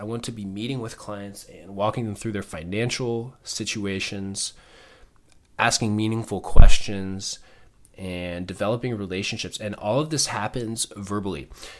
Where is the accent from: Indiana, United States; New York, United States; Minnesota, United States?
Indiana, United States; Okay, so I'm from Indiana in the Midwest, and basketball is a pretty big deal here.